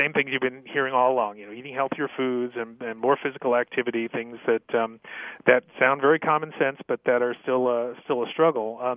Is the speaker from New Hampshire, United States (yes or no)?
yes; New Hampshire, United States; One in France and one in my home state of New Hampshire